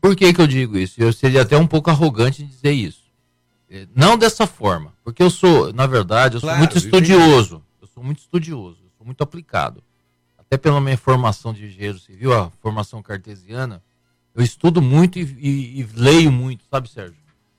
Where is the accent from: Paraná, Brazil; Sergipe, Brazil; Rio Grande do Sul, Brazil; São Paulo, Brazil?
São Paulo, Brazil; Presidente Prudente; Eu, quando era jovem estudante em São Paulo, de engenharia, na capital, quando eu ia para o interior da minha cidade, Presidente Prudente